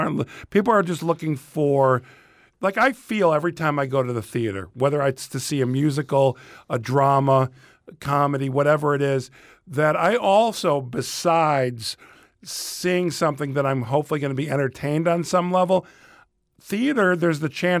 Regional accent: Morton Grove, Illinois, United States; also born or lived in Chicago; Because a lot of times, you know, that people get it wrong. I'm from Morton Grove. The Sun-Times, for whatever reason, for a long time, called me Mount Prospect-born

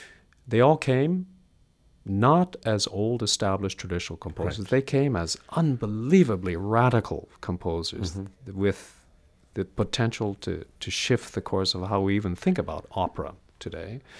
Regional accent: California, United States; Coming from North America, being an American myself, growing up on the West Coast, we in Northern California think that, you know, we've experienced everything

